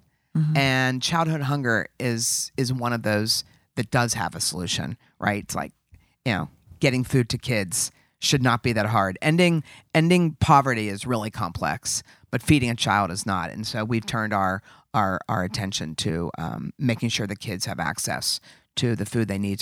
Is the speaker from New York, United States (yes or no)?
no; Pittsburgh, Pennsylvania, United States; Well, I grew up in Squirrel Hill, which is a Jewish community in Pittsburgh.